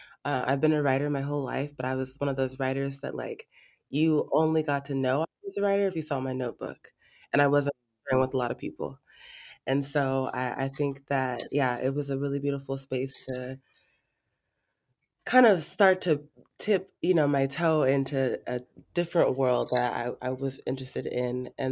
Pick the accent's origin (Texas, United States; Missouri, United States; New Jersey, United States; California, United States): California, United States; Fresno; Yeah, so I grew up in Fresno, California, Central Valley, California, with my mom and my brother.